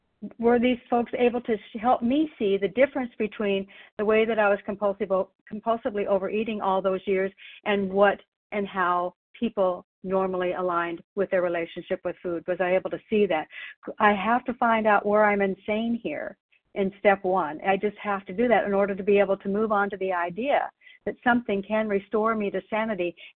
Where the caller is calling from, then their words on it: Canby, Oregon, United States; I'm calling in from Canby, Oregon this morning.